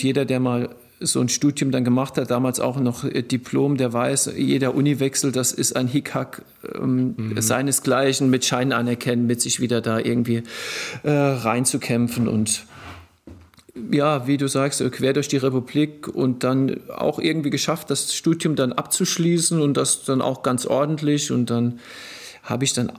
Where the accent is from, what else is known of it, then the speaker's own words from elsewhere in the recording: Blaubach-Diedelkopf, Rhineland-Palatinate, Germany; ich bin im Blaubach-Diedelkopf dann groß geworden